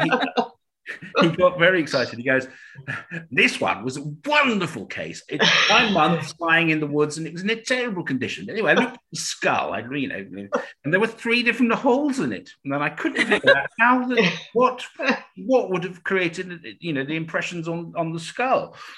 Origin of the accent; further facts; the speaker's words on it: Cambridge, East of England, United Kingdom; when I was a kid, in fact, I'm from Cambridge. We had Cambridge Christmas lectures laid on by the university, which were pretty wonderful.